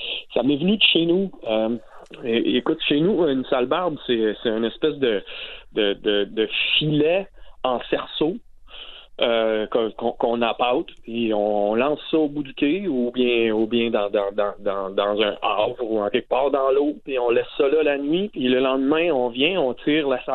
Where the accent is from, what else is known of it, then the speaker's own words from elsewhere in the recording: Îles-de-la-Madeleine, Quebec, Canada; descendre chez nous aux Îles-de-la-Madeleine